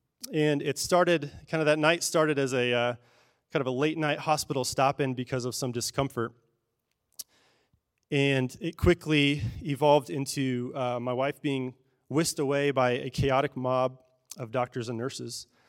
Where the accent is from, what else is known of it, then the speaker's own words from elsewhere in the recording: Colorado, United States; I grew up in Colorado, and so going into high school, I had signed up for my classes, as 8th graders do.